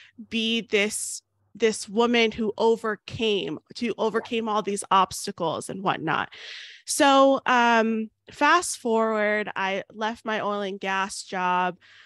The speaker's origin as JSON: {"language": "English", "region": "Florida", "country": "United States", "also_born_or_lived": "New York", "said": "New York was my last couple of years, and then I moved back home. I'm from Florida, so This is home for me."}